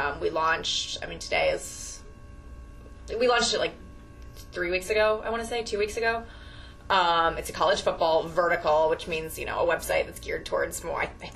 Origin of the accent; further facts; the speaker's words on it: St. Louis, Missouri, United States; I grew up in St. Louis. My first, like, sports obsession was the home run race in 1998. I was 11